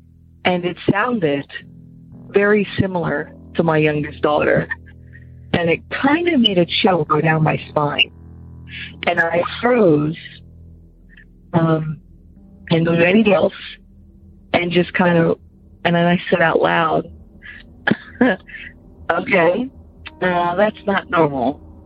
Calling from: Pennsylvania, United States; I'm calling from Pennsylvania.

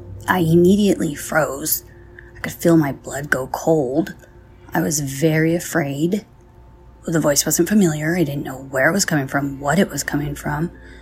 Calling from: California, United States; I'm calling from California

